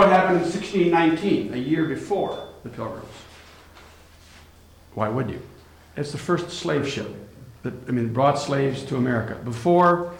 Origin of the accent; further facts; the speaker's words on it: Minnesota, United States; how a full-blooded Norwegian, though American, growing up in Minnesota in the north, would decide to study African-American literature.